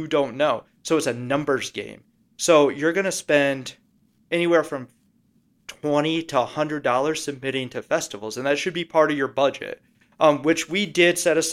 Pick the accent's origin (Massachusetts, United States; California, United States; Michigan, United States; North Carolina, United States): Michigan, United States; now in Chicago, United States; We will be playing in my home state of Michigan and then in Georgia.